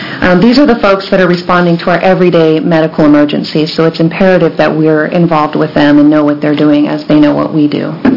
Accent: Oregon, United States; I'm from Umatilla County, and I'm the administrator of that county health department.

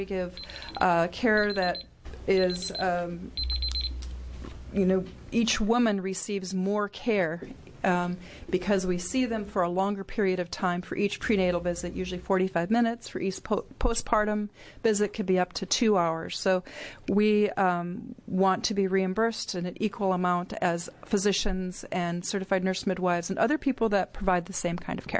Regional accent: Oregon, United States; I'm from Clackamas County, and I have a birth center in Portland, Oregon.

